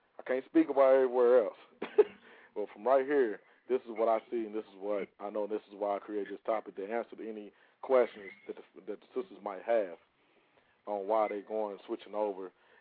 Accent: Indianapolis, Indiana, United States; I'm from Indianapolis, man.

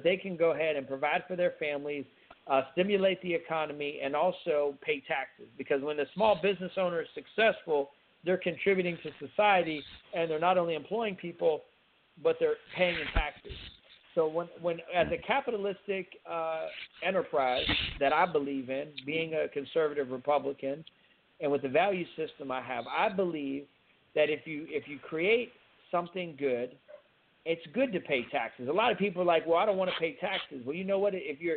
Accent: Fort Benning, Georgia, United States; born there; I was born in Fort Benning, Georgia.

